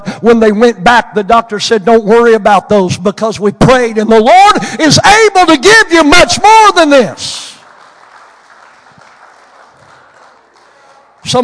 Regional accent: Oklahoma, United States; Listen, I grew up in Western Oklahoma. Where I grew up, everything was wheat farms, gas, and oil.

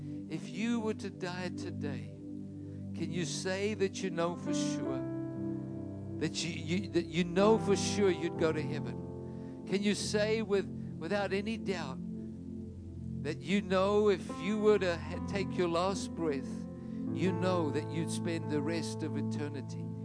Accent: Detroit, Michigan, United States; born there; also born or lived in South Africa; I was born in Detroit in, 1964. We moved to South Africa. The Lord called me back here in 1999, and I love America. It's the land of my birth

